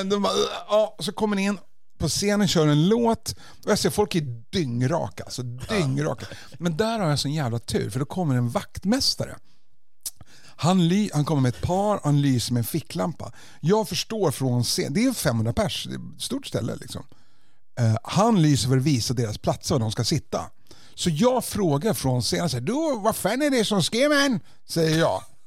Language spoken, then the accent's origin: Swedish; Denmark; Swedish is a second language; hej, jag är komiker, bla bla, jag är en dansk man